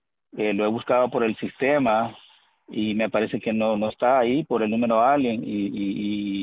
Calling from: Nicaragua; soy nicaragüense, pues

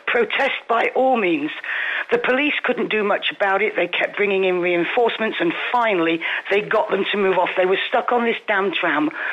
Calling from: Santa Ponsa, Balearic Islands, Spain; I'm calling from Santa Ponza.

